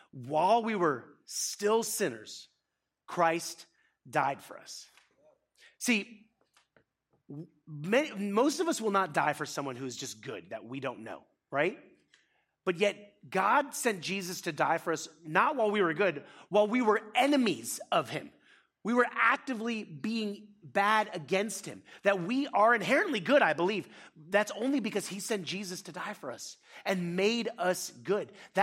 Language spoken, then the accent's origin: English; Florida, United States; I'm from Florida. You should have told me that. We can grow anything without even trying.